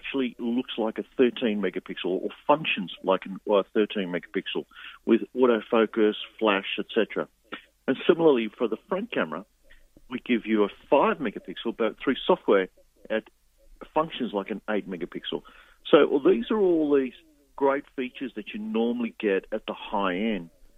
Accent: Australia; as an Australian

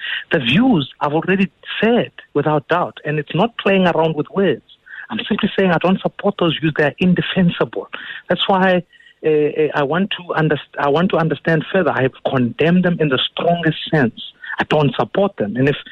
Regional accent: South Africa; as a South African

